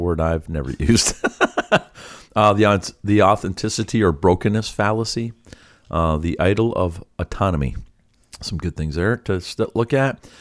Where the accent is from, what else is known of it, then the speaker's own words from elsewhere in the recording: St. Thomas, Ontario, Canada; from St. Thomas, Ontario, Canada, and I will be heading home